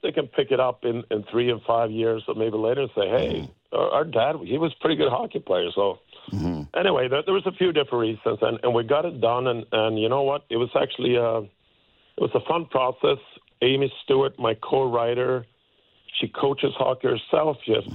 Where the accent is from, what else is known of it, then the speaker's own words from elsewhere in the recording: Sweden; English is a second language; So growing up in Sweden, for me, it was, you know, dreaming about playing for the national team